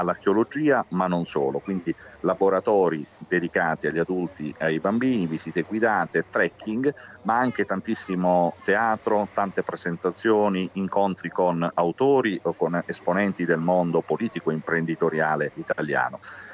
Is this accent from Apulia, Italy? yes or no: yes; Apulia, Italy; preferisco fare al contrario, quindi godermi la mia terra, quindi rimarrò in Puglia.